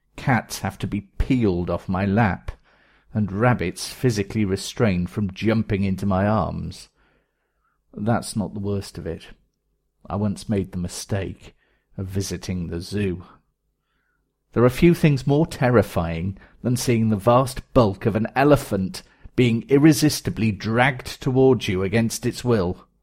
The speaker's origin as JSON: {"language": "English", "country": "United Kingdom", "said": "And I do think maybe I should say something about Brexit, being a Brit myself"}